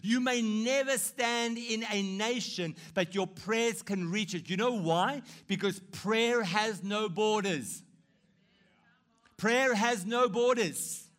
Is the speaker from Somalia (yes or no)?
no; South Africa; I'm going to use my home country, South Africa.